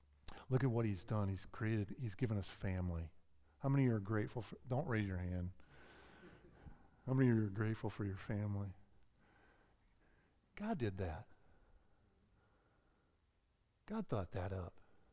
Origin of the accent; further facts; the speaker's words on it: Midwest, United States; I grew up in the Midwest.